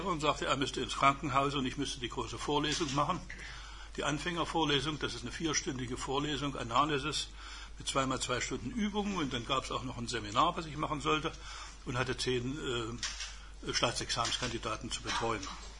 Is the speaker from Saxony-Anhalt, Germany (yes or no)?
yes; Ammendorf, Saxony-Anhalt, Germany; born there; ich bin 1928 geboren in Ammendorf. Und Ammendorf war damals ein Industriedorf, bedeutende Braunkohlenindustrie, chemische Industrie, Waggonfabrik